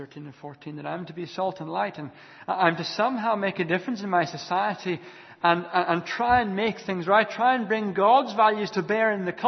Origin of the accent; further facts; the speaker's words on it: United Kingdom; I find that a real challenge as a Christian living as a British citizen.